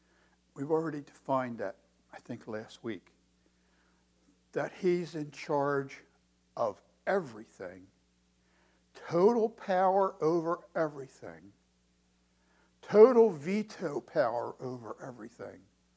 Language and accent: English; Baltimore, Maryland, United States; born there; I live in Courthouse. I'm a Baltimoreite. I was born in Baltimore.